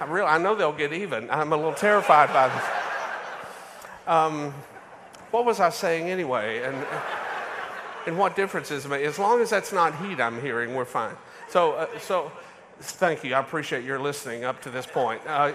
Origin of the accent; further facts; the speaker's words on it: United States; Now, I don't know why I'm talking to a bunch of folks in Britain about kingdoms as an American.